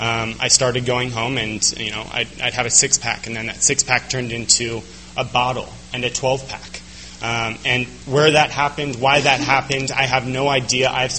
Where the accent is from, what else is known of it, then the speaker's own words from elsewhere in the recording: Colorado, United States; I'm from Colorado.